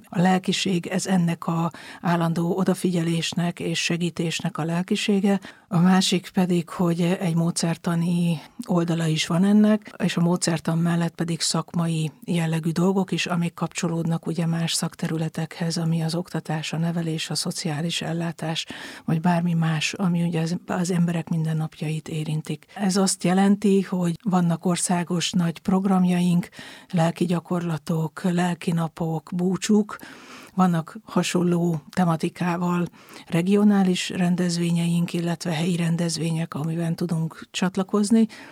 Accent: Budapest, Hungary; Én egy nagy családból jövök, Budapesten nőttem föl egy olyan múlttal, ahol az hit és a nagy család és a családi értékek mindig nagyon fontosak voltak.

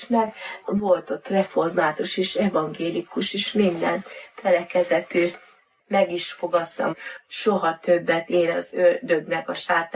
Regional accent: Kiskunfélegyháza, Bács-Kiskun, Hungary; Kiskunfélegyházán születtem, katolikus családban nőttem fel.

